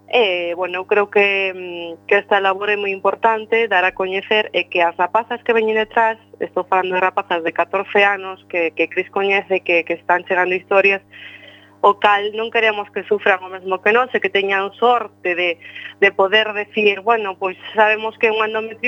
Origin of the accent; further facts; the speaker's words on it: Galicia, Spain; porque somos moitas galegas que sufrimos esta doenza